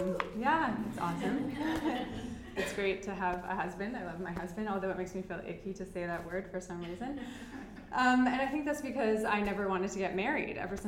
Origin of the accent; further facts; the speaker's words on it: Toronto, Ontario, Canada; also born or lived in Montreal; now in Ottawa, Canada; And I'm from Toronto, but I now live in Ottawa. I moved there about a year ago for my partner